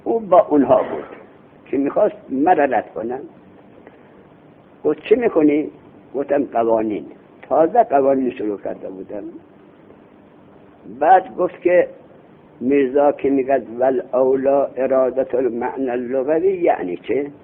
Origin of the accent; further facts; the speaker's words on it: Khorasan, Iran; گفتم من خراسان.